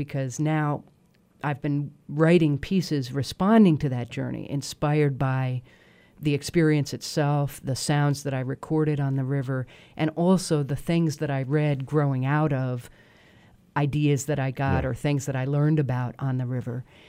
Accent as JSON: {"language": "English", "town": "Los Angeles", "region": "California", "country": "United States", "tie": "born or raised there", "also_born_or_lived": "Michigan", "lives_now": "New York, United States", "said": "I'm definitely a coastal person, I grew up in Los Angeles, I live in New York, I mean, I was born in Michigan, but I am a very deracinated Midwesterner."}